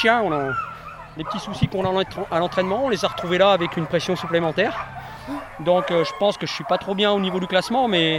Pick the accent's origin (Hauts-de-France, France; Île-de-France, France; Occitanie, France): Hauts-de-France, France; je viens de l'Oise, donc à 500 km d'ici.